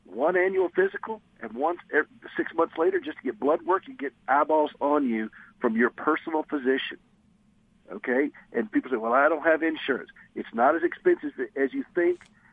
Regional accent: the South, United States; Now, I'm from the South, so I talk like that. This is how I really talk, y'all.

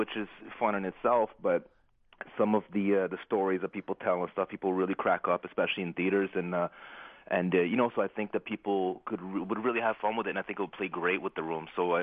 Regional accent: Ottawa, Ontario, Canada; We did the premiere in my hometown here in Ottawa

